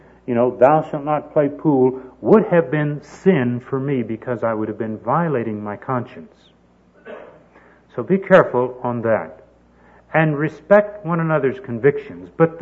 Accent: Tyler, Texas, United States; when I was growing up in Tyler, Texas, the only place that I knew of where a person could play pool

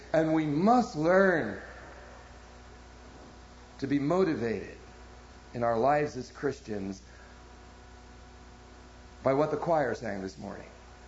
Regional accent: Dallas, Texas, United States; Now, you know I'm from Dallas, and so basically, before we get to our text, we have to look at the context.

